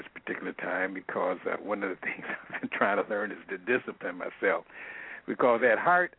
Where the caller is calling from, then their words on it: Toledo, Ohio, United States; from Toledo.